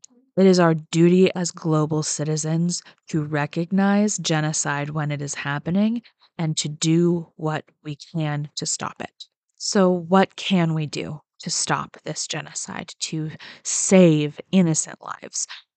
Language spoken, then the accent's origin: English; Dayton, Ohio, United States; a football stadium in my hometown of Dayton, Ohio.